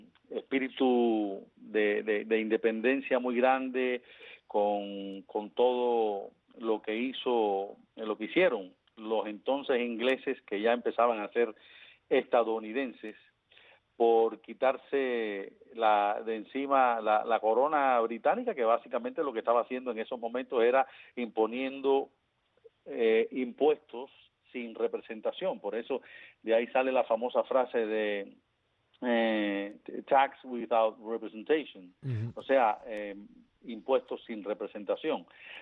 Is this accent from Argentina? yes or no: no; Cuba; nosotros como cubanos